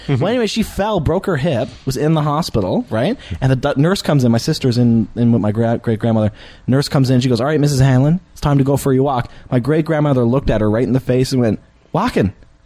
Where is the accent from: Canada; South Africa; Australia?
Canada; St. John's, Newfoundland and Labrador; I'm from St. John's, Newfoundland.